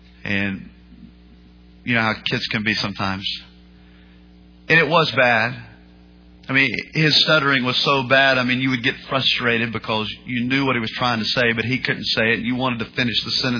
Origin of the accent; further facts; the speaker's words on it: North Carolina, United States; I'm from North Carolina and I have a slow tongue.